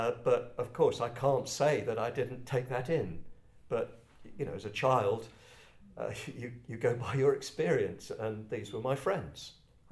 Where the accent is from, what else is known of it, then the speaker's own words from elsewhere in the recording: London, United Kingdom; accent: Cockney; Very bad Cockney accent I used to have